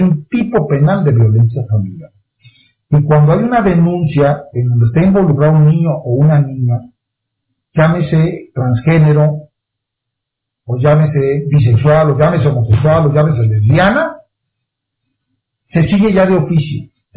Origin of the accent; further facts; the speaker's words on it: Veracruz, Mexico; Le digo, porque mi tierra era veracruzana.